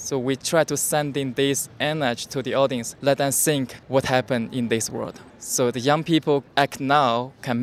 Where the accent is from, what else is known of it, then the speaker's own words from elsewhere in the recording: China; English is a second language; I come from China.